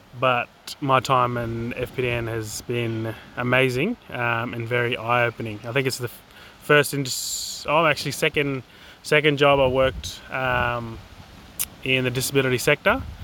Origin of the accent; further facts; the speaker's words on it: Alice Springs, Northern Territory, Australia; also born or lived in Wollongong, Australia; I'm a Bidjara man from central Queensland, but I was raised on Arida country in Alice Springs most of my life.